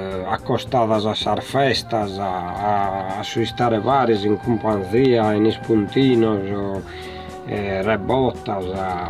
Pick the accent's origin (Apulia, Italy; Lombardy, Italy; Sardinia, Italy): Sardinia, Italy; sono sardo